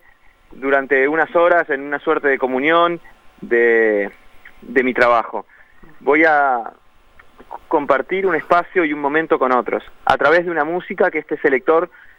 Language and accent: Spanish; Montevideo, Uruguay; para darnos cuenta que tenemos un montón, como uruguayos, como montevideanos